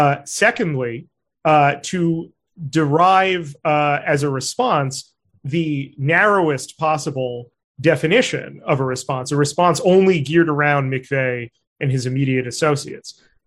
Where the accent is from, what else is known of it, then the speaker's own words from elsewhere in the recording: Brooklyn, New York, United States; So I'm from Brooklyn, New York. I'm a native of a neighborhood called Flatbush.